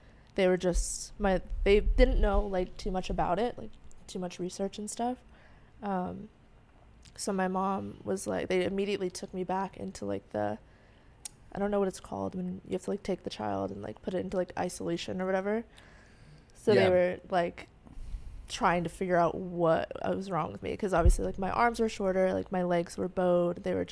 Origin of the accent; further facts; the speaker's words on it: Florida, United States; I grew up in Florida.